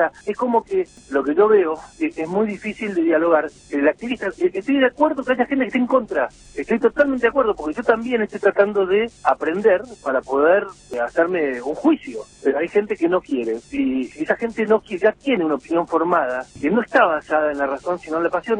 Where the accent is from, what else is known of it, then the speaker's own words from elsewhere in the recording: Argentina; y somos Argentina